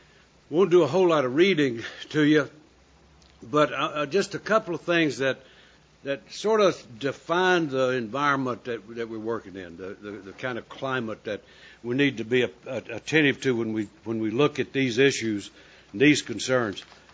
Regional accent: North Carolina, United States; I'm from North Carolina, so I can't count to 70.

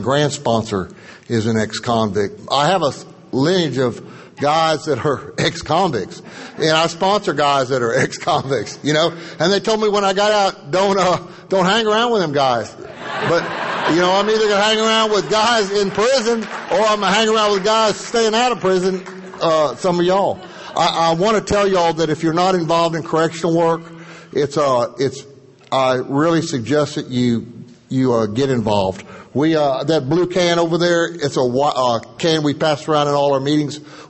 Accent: Houston, Texas, United States; I hail from Houston, Texas.

